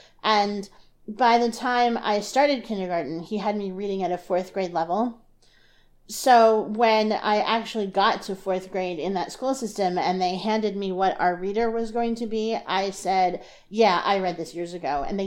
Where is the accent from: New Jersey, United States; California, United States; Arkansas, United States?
New Jersey, United States; also born or lived in Colorado; I'm originally from New Jersey, and I'll never entirely stop being a Jersey girl, but I lived in Colorado more often than not from the time I was 5 to the time I was 10.